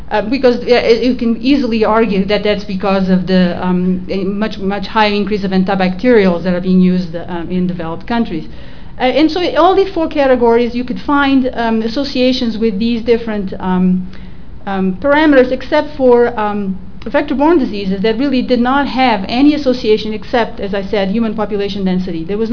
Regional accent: New Jersey, United States; I'm from New Jersey, and it's a major problem in New Jersey.

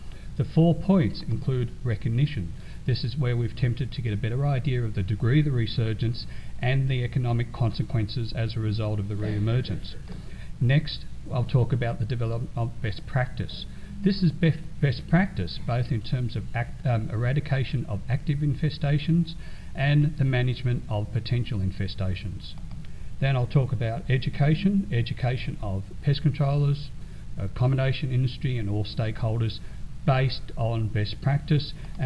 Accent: Australia; And so, as I'm from Australia, I better start out with a g'day, folks.

